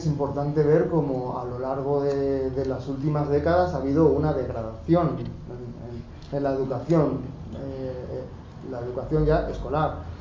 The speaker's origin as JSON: {"language": "Spanish", "town": "Albacete", "region": "Castilla-La Mancha", "country": "Spain", "lives_now": "Madrid, Spain", "said": "Yo soy de Albacete y vivo en Madrid."}